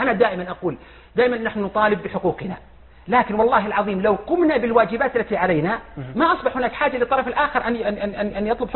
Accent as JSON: {"language": "Arabic", "region": "Al-Qassim", "country": "Saudi Arabia", "said": "رامة وادي عندنا في القصيم"}